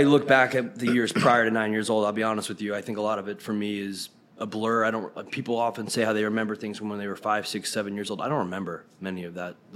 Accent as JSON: {"language": "English", "region": "New Jersey", "country": "United States", "tie": "born or raised there", "said": "Yeah, I grew up in New Jersey, small town called Morristown, New Jersey. A small town next to Morristown, New Jersey."}